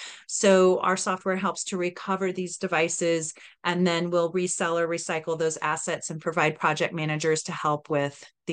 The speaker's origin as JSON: {"language": "English", "town": "Anadarko", "region": "Oklahoma", "country": "United States", "tie": "born or raised there", "said": "Well, Taloa, I grew up in Anadarko, Oklahoma, in a little place 5 miles west of town called Haw Creek."}